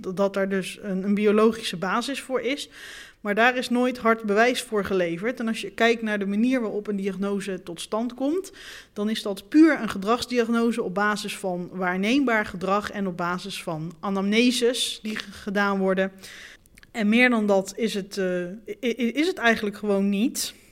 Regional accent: North Brabant, Netherlands; born there; Ik kom uit Brabant, althans daar ben ik geboren. Mijn ouders komen uit Rotterdam, dus ik heb in mijn opvoeding toch wel iets anders meegekregen dan alleen maar het Brabantse.

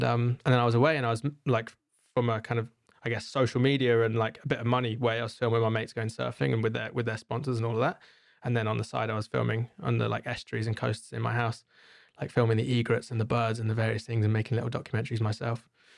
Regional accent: London, United Kingdom; I was living, I grew up in London

